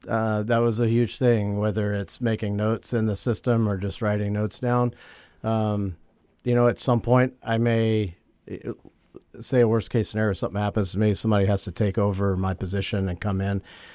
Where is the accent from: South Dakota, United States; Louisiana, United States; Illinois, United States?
Louisiana, United States; What's the math? I'm from Louisiana.